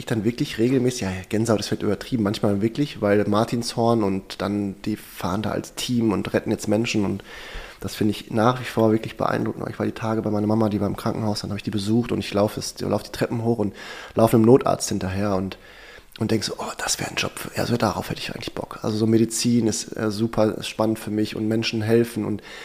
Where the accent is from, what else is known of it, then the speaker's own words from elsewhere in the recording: Herten, North Rhine-Westphalia, Germany; weil ich bin auf einem Hof groß geworden in Herten